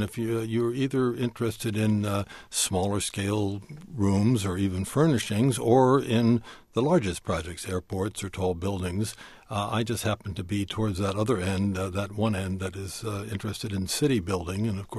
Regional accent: Washington, District of Columbia, United States; I grew up in part in Washington, and I always thought that the Washington Monument was pretty terrific

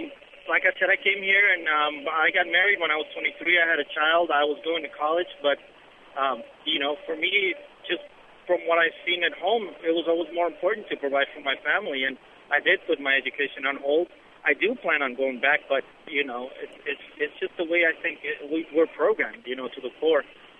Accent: Mexico; now in Las Vegas, United States; I'm an immigrant from Mexico. I've been here 10 years in Las Vegas

